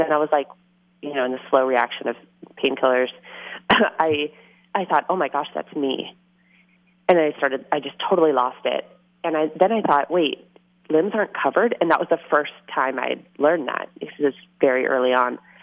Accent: Seattle, Washington, United States; now in Boston, United States; You know, I am not originally from Boston. I'm from Seattle, so I didn't grow up with the marathon

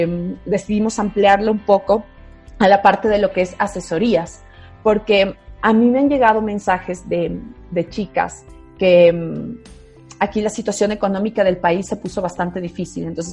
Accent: Quito, Pichincha, Ecuador; Aquí, por ejemplo, en la ciudad de Quito, yo soy quiteña

